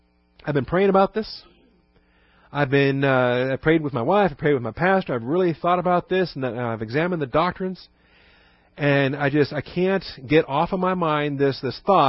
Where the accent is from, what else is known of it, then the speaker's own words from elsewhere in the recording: Seattle, Washington, United States; I grew up in Seattle. We never had fixin' to. Ever. Alabama is where I first learned about fixing to, and I figured out it's kind of a southern thing.